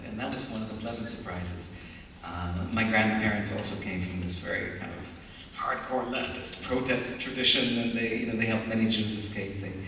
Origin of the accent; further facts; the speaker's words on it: Israel; though I come from Israel, Yiddish and klezmer and all this music is entirely new to me